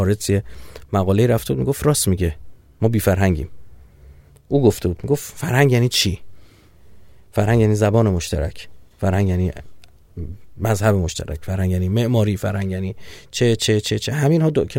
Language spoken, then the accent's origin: Persian; Iran; آیا ما چون ایرانی هستیم